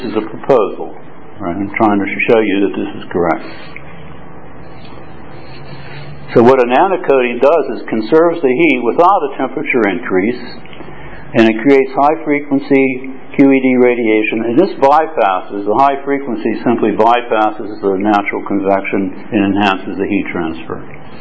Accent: United States; now in Hong Kong; I'm an American living in Hong Kong and Berlin.

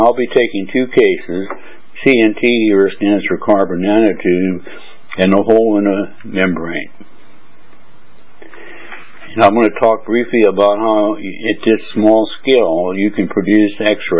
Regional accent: United States; now in Berlin, Germany; I'm an American, and sorry about the hockey game last night, but the U.S. lost to Czechoslovakia. And I live in Berlin and Hong Kong, back and forth.

